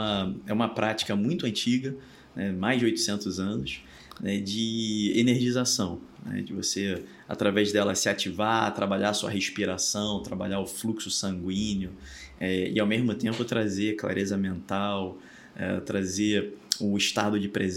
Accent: Rio de Janeiro, Brazil; now in Indaiatuba, Brazil; Então, eu sou carioca, né? Nascido carioca da Gema, pô. Rio de Janeiro, né? Capital do Rio. E hoje moro em Indaiatuba porque sou casado

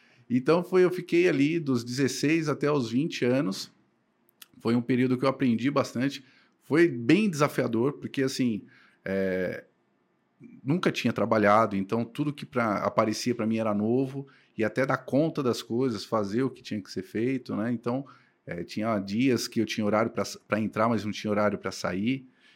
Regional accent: Jundiaí, São Paulo, Brazil; now in Cajamar, Brazil; eu sou natural de Jundiaí, né? Mas moro hoje em Cajamar. E meus pais, eles são nordestinos, vieram de Pernambuco para São Paulo

